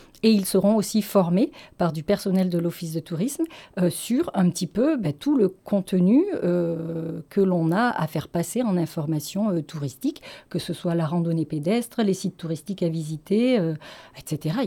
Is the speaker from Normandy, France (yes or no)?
no; Dieulefit, Auvergne-Rhône-Alpes, France; born there; je suis née à Dieulefit, donc même si je n'ai pas passé ma petite enfance à Dieulefit, mais pas très loin, à une vingtaine de kilomètres, c'est vrai que je suis assez attachée à ce territoire